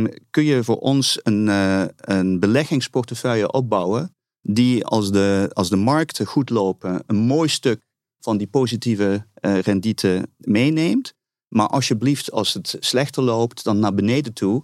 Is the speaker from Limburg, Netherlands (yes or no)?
yes; Limburg, Netherlands; achtergrond, ik ben Nederlander en Italiaan. Mijn moeder was Nederlands, mijn vader Italiaans. Opgegroeid in Limburg, dat hoor je ook nog wel zo'n beetje, denk ik.